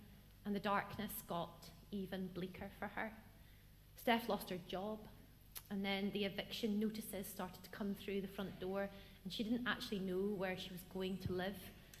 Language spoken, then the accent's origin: English; Scotland, United Kingdom; moved away as an adult; also born or lived in Northern Ireland; I am originally from Scotland and the Scottish borders. Now I went to Northern Ireland to go to university, to go to Queen's, and I met my husband and accidentally stayed for 20 years.